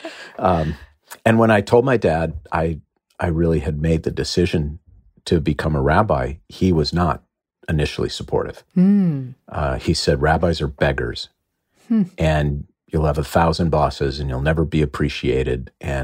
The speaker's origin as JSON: {"language": "English", "town": "Minneapolis", "region": "Minnesota", "country": "United States", "tie": "born or raised there", "said": "Because I grew up in Minneapolis and going to Chicago was like going to Paris, you know?"}